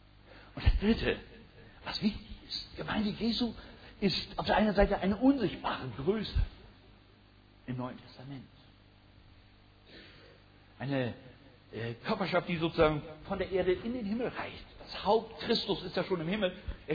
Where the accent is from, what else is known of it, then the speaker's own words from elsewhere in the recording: Norden, Lower Saxony, Germany; Ich denke an einen Menschen aus Norden, aus meiner Heimatstadt